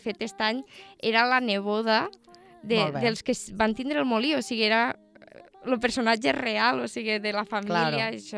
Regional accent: Catalonia, Spain

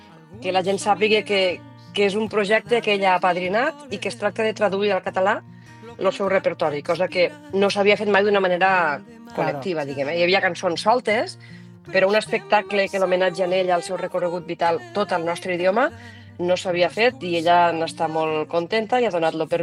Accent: Tortosa, Catalonia, Spain; jo sóc una tortosina de soc arrel, però que quan me pregunten d'on sóc, dic de l'Ebre

